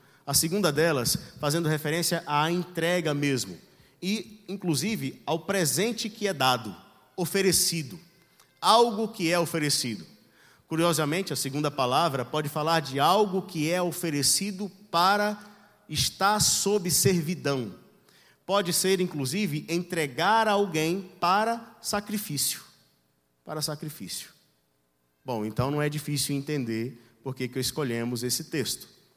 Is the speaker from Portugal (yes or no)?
no; Ilhéus, Bahia, Brazil; Então, eu sou do sul da Bahia.